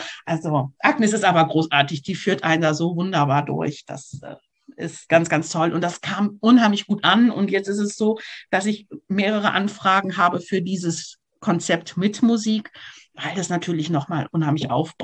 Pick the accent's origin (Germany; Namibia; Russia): Germany; Isernhagen, Lower Saxony; also hier Gemeinde Isernhagen, wo ich herkomme, wo ich lebe